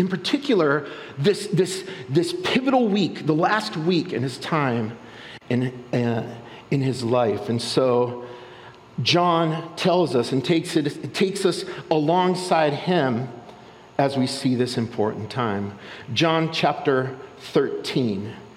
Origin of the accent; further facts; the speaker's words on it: Minneapolis, Minnesota, United States; I grew up in Minneapolis. I grew up on Lake Street. Lake Street is right where they killed George Floyd, like that Lake Street. It is a hard neighborhood